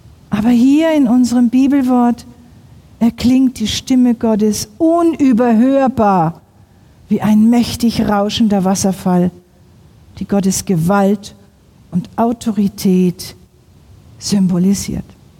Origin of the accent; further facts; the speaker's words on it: Northern Germany, Germany; Ich komme aus Norddeutschland, da hört man das, wenn die Sturmflut naht.